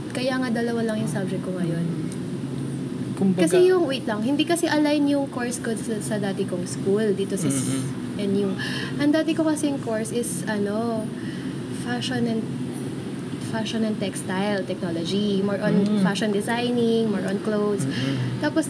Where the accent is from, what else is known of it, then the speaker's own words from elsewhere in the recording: Cavite, Philippines; also born or lived in La Union; Hindi, taga dito talaga ako sa Cavite.